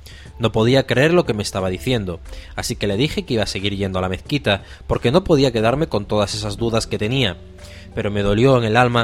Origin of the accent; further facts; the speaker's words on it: Bolivia; soy boliviana, tengo 29 años y durante los últimos 8 años de mi vida he tenido la gran bendición de transitar por el sendero del Islam. Vengo de una familia con tendencia católica pero muy poco religiosa.